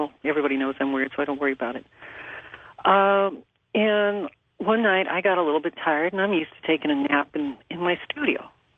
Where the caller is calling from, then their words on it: Anchorage, Alaska, United States; Anchorage, Alaska.